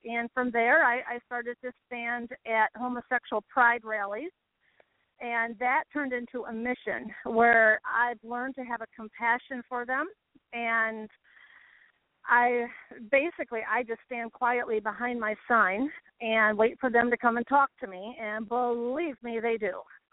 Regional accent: Michigan, United States; Now, Michigan is my home state.

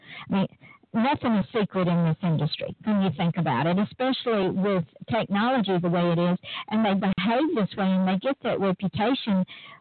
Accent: Southern United States, United States; I'm from the Old South, and in the Old South, when a young girl or a woman hopped from man to man to man, her reputation was that of a harlot or a whore

